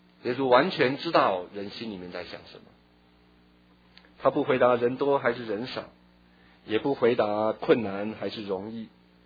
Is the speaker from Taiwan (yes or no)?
yes; Taiwan; 我小时候在台湾的时候挤过，